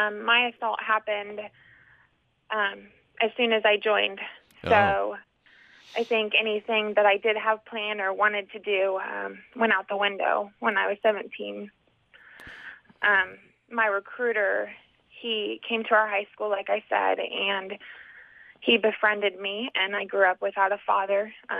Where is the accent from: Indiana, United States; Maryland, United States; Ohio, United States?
Indiana, United States; I grew up in Indiana.